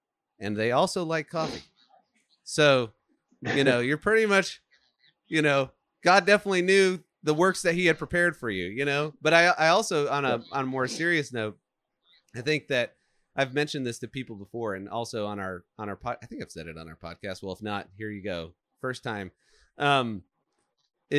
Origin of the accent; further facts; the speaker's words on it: Michigan, United States; I grew up in Michigan. I don't know anybody that stayed where we grew up.